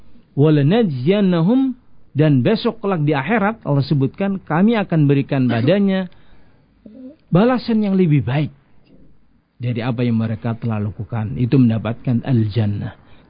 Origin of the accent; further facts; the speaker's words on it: Java, Indonesia; Saya orang Jawa jadi manggilnya Mas ya.